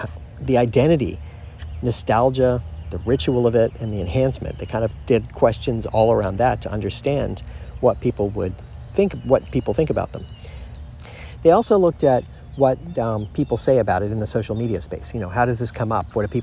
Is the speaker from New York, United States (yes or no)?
no; Florida, United States; For me personally, I was raised in Florida. I went to Disney as a youngster, and I've been going for 50 years.